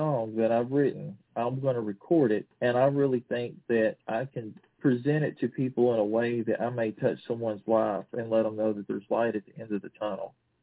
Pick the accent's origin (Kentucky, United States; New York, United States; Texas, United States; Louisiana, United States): Kentucky, United States; I cut a couple of years ago, you know, I'm from Kentucky